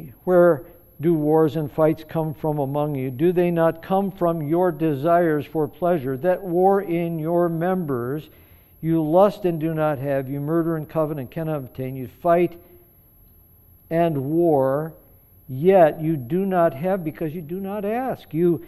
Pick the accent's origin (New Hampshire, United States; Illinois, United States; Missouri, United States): Illinois, United States; Chicago; When I was a boy growing up in Chicago, I can still remember this in my mind, of just playing war as a little boy.